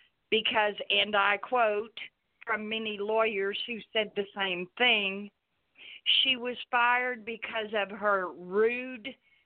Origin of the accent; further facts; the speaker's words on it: Oklahoma, United States; I live in Oklahoma. I was born in Oklahoma, so I've been here all my life, okay?